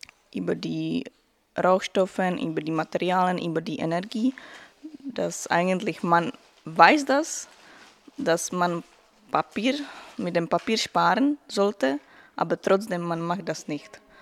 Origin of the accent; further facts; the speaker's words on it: Czechia; German is a second language; Ich komme aus Tschechien.